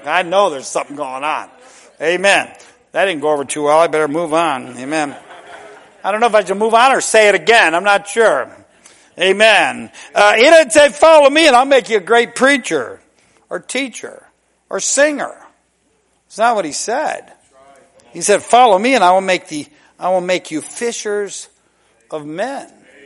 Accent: United States; I like freedom. I'm an American.

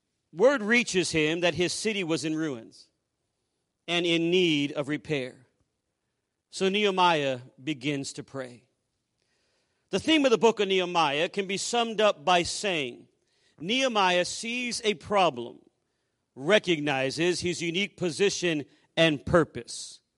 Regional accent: California, United States; We grew up together in Southern California. We met on the cradle roll of our church, and we have four children.

